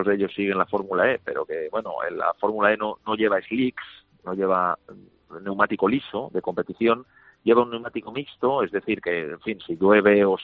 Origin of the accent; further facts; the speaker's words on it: Spain; como director del circuito y como español